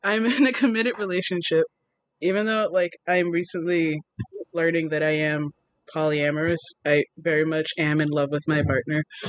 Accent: New York City, New York, United States; I am from New York City. You know, the one where they're like, it's so pretty in the movies, and if you live here, you're like, yeah, that's cute.

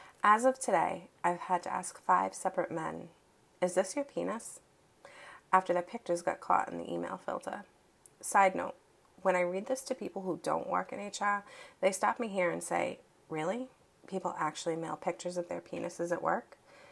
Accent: Massachusetts, United States; accent: Massachusetts; Actually, three things that come to my mind, especially when it comes to my accent. It's not things, but they're places. Cities in Massachusetts that, unless you're from Massachusetts, you're probably saying it a different way.

